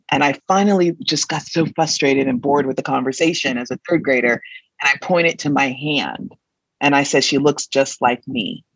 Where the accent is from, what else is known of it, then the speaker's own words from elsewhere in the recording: Los Angeles, California, United States; also born or lived in Oakland / South Pasadena; I'm from Los Angeles. I'm a West Coast person, born and raised. We lived in the Bay Area, lived in South Pasadena, and then moved to LA proper when I was in the third grade.